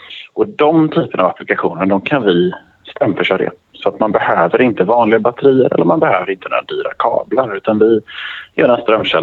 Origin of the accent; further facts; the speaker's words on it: Gothenburg, Västra Götaland County, Sweden; Får jag ändå säga, som god göteborgare.